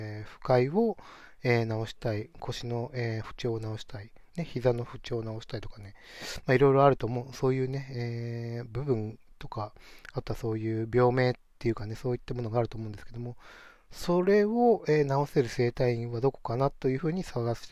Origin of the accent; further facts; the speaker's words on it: Yamanashi, Japan; 私の地元である山梨の生態院であれば